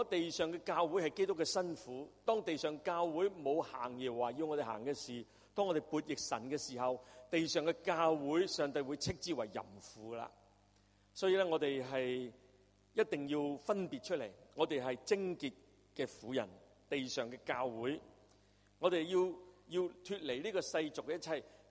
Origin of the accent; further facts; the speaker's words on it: Hong Kong; 很多人都很关心我们香港，关心我们香港人